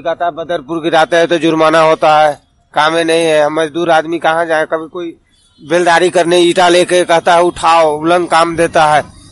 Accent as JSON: {"language": "Hindi", "town": "Muzaffarpur", "region": "Bihar", "country": "India", "said": "मुजफ्फरपुर से।"}